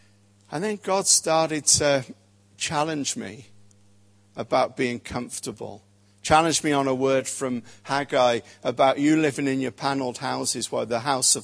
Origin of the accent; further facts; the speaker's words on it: Birmingham, West Midlands, United Kingdom; I was from Birmingham. I dropped out of school when I was 16.